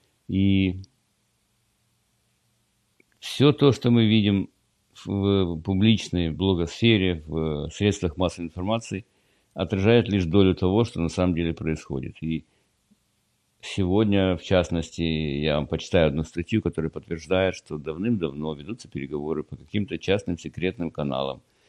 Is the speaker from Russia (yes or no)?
no; Ukraine; Я, как украинец, навеки благодарен каждому патрону, который пришел с Запада.